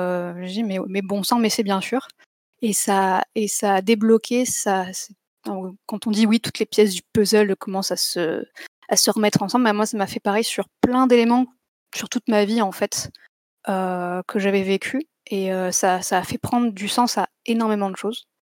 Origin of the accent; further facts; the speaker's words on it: France; Genre, je suis une femme comme je suis française.